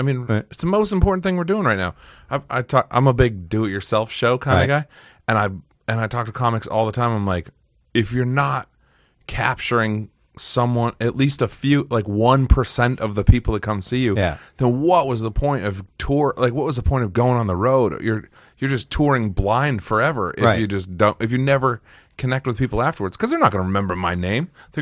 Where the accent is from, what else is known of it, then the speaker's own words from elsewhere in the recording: Nantucket, Massachusetts, United States; I'm from an island. I'm from Nantucket in Massachusetts.